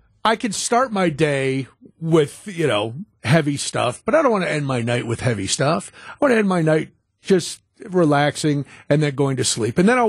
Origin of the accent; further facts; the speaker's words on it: United States; because I'm an American